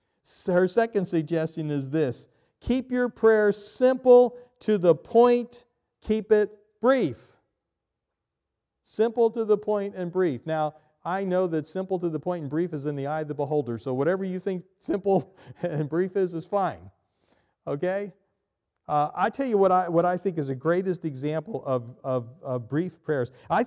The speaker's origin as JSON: {"language": "English", "town": "Reading", "region": "Pennsylvania", "country": "United States", "tie": "born or raised there", "said": "came to Reading, Pennsylvania, my hometown."}